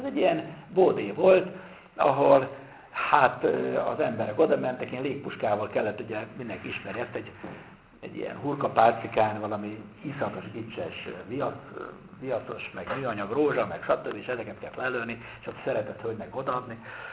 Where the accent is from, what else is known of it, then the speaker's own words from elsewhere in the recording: Nagytarcsa, Pest, Hungary; gyerekkoromban Nagytartsán, bár nem volt katolikus templom, meg nagyobb katolikus gyülekezet, csak evangélikusok voltak